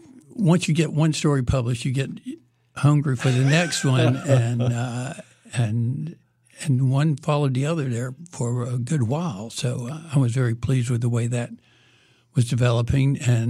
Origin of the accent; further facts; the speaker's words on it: Durham, North Carolina, United States; I was born in Duke Hospital, so I haven't strayed too far from home.